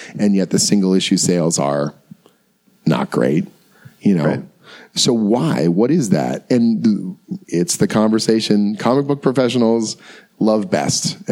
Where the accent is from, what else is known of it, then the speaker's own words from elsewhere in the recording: Canada; I had a weird experience last year where I was crossing the border. I'm from Canada. coming here into the U.S.